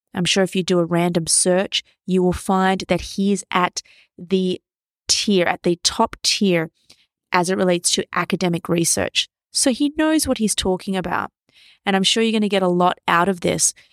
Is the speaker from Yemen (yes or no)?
no; Sydney, New South Wales, Australia; I'm recording live from Sydney, Australia. Sunny Sydney, Australia. The sun is out, the birds are chirping, and the swell is absolutely phenomenal.